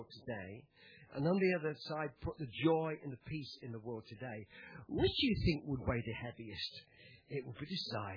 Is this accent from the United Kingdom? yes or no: yes; England, United Kingdom; now in Perth, Australia; I come from England, but I love Australia. I love Perth.